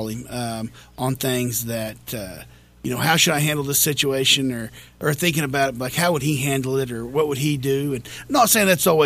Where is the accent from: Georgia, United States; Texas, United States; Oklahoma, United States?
Oklahoma, United States; Elk City; But, you know, when I come into Canute, growing up in Elk City, we didn't serve a meal at labor auction.